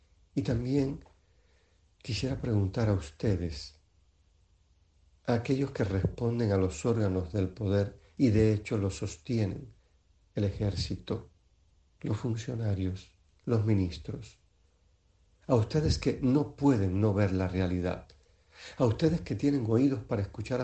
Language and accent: Spanish; Cuba